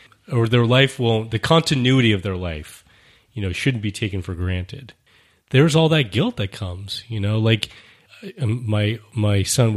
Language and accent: English; Israel; Although growing up in Israel, you know, I think that I was exposed to this sense of risk out there.